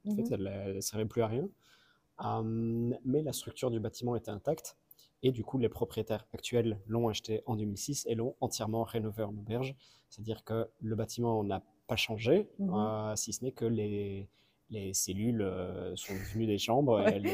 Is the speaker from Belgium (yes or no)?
yes; Liège, Wallonia, Belgium; now in Christchurch, New Zealand; Alors, je suis belge, oui. Francophone, je suis liégeois. Mmh. J'ai 28 ans, je suis actuellement à Christchurch également, évidemment, et ça fait maintenant 2 mois que je suis en Nouvelle-Zélande.